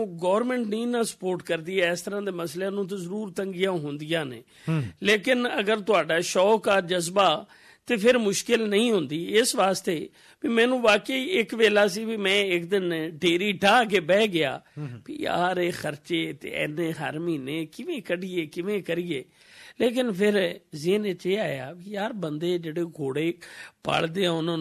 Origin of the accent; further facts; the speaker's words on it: Iqbal Nagar, Punjab, Pakistan; ਮੇਰੀ ਪੈਦਾਇਸ਼ ਹੈ ਜੀ 1 December 1966 ਦੀ, ਇਕਬਾਲ ਨਗਰ ਦੇ ਪਿੰਡ ਹੈ 1414 ਇਕਬਾਲ ਨਗਰ ਦੇ ਨਾਲ, ਜ਼ਿਲ੍ਹਾ ਮਿੰਡਕੁਮਰੀ ਸਾਹੀਵਾਲ, ਉੱਥੋਂ ਦਾ ਮੇਰਾ ਜੰਮਪਲ ਹੈ ਜੀ।